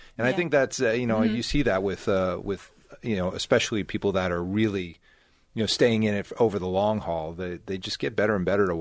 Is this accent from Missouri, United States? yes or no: no; Short Hills, New Jersey, United States; I grew up in Short Hills, right by the mall.